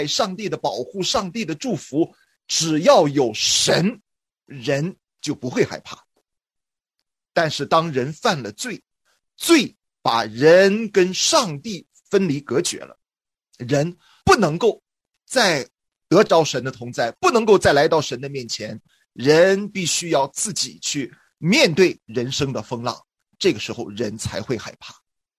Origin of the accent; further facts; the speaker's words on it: China; 我们中国人呢特别喜欢平安啊，我们说金山银山也不如家宅平安